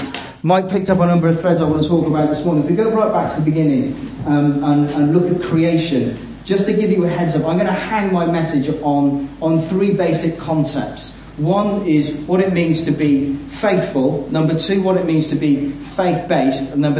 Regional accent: Bristol, South West England, United Kingdom; I'm from Bristol, so you get the message.

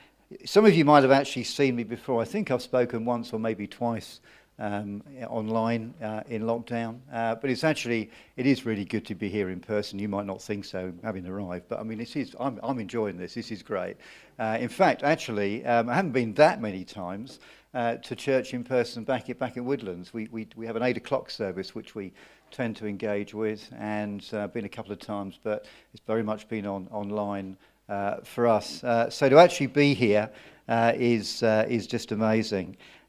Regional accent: London, United Kingdom; now in Bristol, United Kingdom; I come from Bristol, originally from London, but 40 years lived in Bristol

